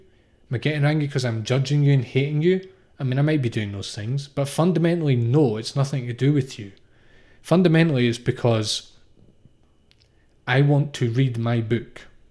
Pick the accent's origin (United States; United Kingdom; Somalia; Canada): United Kingdom; I'm British, so I definitely did.